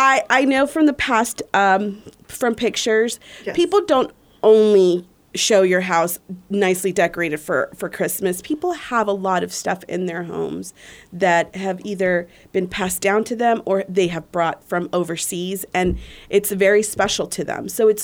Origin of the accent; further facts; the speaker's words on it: Brownsville, Texas, United States; But I am originally from Brownsville, Texas.